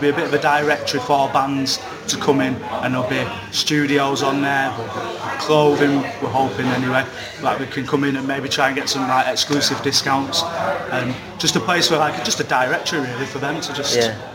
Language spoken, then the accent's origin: English; Oldham, North West England, United Kingdom; great that we're from Oldham and giving Oldham a scope